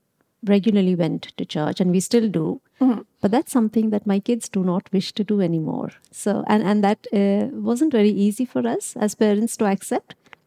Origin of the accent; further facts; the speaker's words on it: Mumbai, Maharashtra, India; English is a second language; also born or lived in Middle East; now in Sweden; I come from Mumbai, the cosmopolitan, metropolitan place, the financial capital of India, actually.